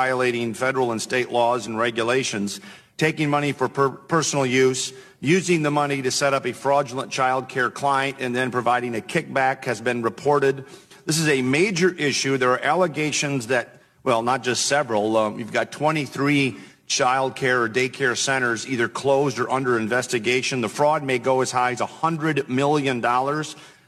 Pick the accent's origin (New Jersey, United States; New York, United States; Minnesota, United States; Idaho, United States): Minnesota, United States; This is a big issue in my home state of Minnesota.